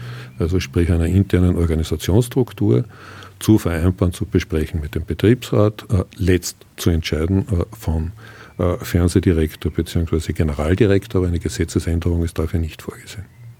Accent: Austria; bei uns in Österreich ja durchaus sehr bekannten Sozialpartnerschaft

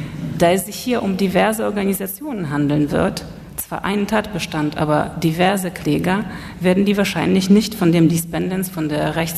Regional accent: Poland; Als Polin kann ich mich eigentlich nur freuen.

